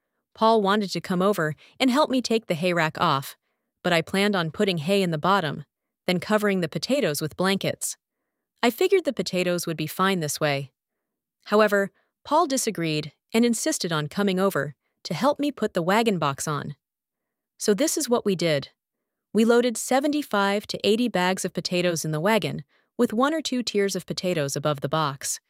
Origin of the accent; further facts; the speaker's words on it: Delmas, Saskatchewan, Canada; also born or lived in Hudson Bay; When we lived in Delmas, we went to a French school. In the spring of 1928, we moved to the Hudson Bay area.